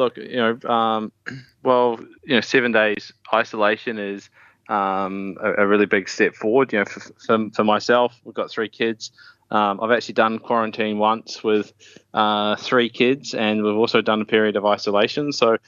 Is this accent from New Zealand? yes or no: yes; Dunedin, Otago, New Zealand; I'm originally from Dunedin.